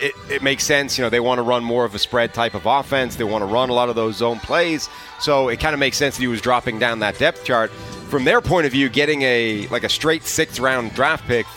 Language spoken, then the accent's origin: English; Ireland; Look, as an Irishman, we're not built for the sun. We're built for overcast, rain, you know, cold temperatures.